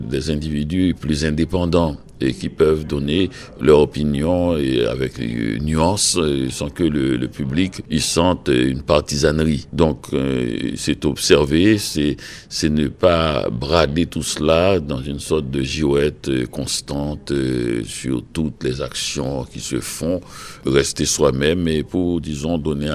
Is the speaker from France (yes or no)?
no; Haiti; also born or lived in Quebec, Canada; je viens d'Haïti et j'ai vécu une grande partie de ma vie au Québec. Et je suis de 2 grandes nation francophone en Amérique, et créole pour Haïti aussi.